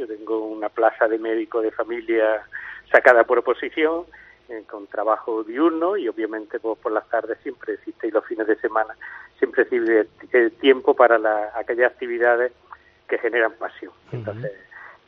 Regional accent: Guadix, Andalusia, Spain; now in Málaga, Spain; Sí, de hecho yo vivo en Málaga, pero estoy vinculado a mi tierra, a mi pueblo, como no puede ser de otra forma. Y entonces la novela también se traduce, porque las vivencias personales del protagonista pues son recuerdos en los que se reconoce Guadix, ¿vale?

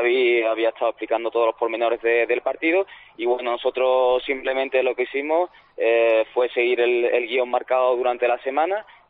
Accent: Seville, Andalusia, Spain; also born or lived in Alicante; vuelvo con la familia a Sevilla, porque yo soy sevillano, y se me abre una oportunidad laboral allí en Sevilla, vuelvo a casa

